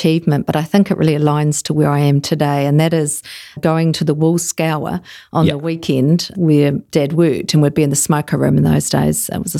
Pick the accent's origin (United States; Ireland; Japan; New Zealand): New Zealand; Invercargill, Southland; growing up in Invercargill, you had the ability to be part of lots of different teams and things because you needed numbers.